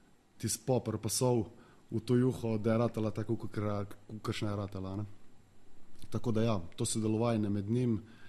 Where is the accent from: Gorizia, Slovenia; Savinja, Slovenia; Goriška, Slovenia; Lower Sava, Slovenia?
Gorizia, Slovenia; Idrija; ker smo iz Idrije